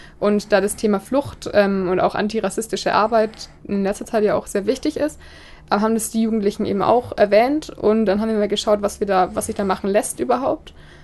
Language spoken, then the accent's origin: German; Weidenbach, Bavaria, Germany; now in Nuremberg, Germany; ich komme eigentlich aus Weidenbach, das ist in der Nähe von Ansbach, bin jetzt aber seit einer Woche in Nürnberg und bin 19 Jahre alt.